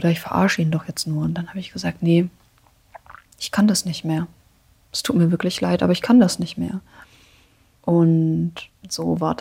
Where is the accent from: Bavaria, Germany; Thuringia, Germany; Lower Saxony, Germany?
Thuringia, Germany; Sonneberg; ich bin mit den Werten und Normen der DDR aufgewachsen